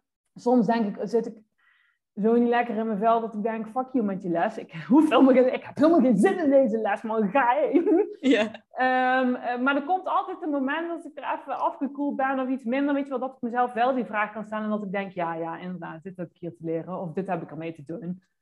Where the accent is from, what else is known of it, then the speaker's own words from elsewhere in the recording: North Brabant, Netherlands; accent: Brabant; dat mijn Brabants accent te veel aanstaat.